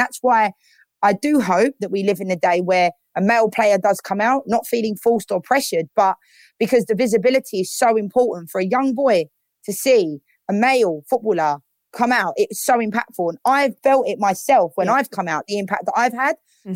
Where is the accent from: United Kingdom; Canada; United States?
United Kingdom; London; like growing up in South East London, there were comments.